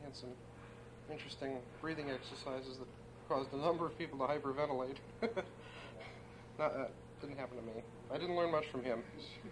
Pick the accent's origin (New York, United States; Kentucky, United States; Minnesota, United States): New York, United States; Brighton; I grew up in the Brighton school systems, which Brighton is a suburb of Rochester.